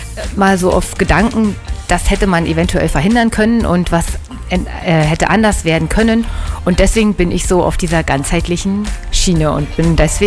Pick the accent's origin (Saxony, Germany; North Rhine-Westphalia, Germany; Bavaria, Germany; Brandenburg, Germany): Brandenburg, Germany; Müllrose; also born or lived in Potsdam; now in Berlin, Germany; Ja, ich war vorher in Berlin 5 Jahre und davor in Mühlrose.